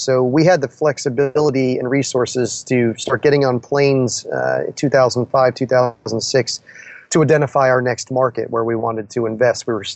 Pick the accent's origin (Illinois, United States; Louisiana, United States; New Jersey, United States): New Jersey, United States; We grew up in New Jersey together, and then we started building businesses together.